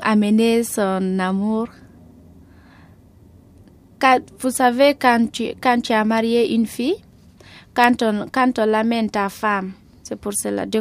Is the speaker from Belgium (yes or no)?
no; Guinea; J'ai grandi en Guinée, oui.